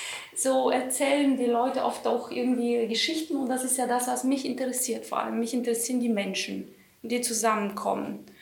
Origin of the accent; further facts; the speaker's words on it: Bulgaria; German is a second language; moved away as an adult; now in Germany; Also ich bin aus Bulgarien ursprünglich, also aus dem südlichen Balkan, türkische Grenze. Ich war auf einer deutschen Schule und ich bin mit 18 nach Deutschland gekommen, nach Freiburg damals, und habe da studiert